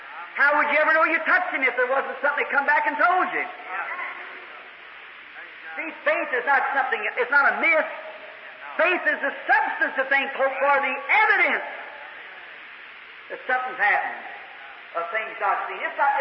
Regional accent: United States; I'm an American. I love my country.

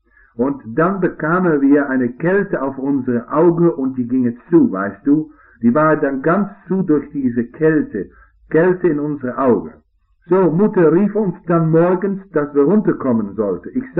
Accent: Kentucky, United States; ich bin zum Teil groß geworden in den Bergen von Kentucky. Und wir wohnten dort in einer alten Blockhütte.

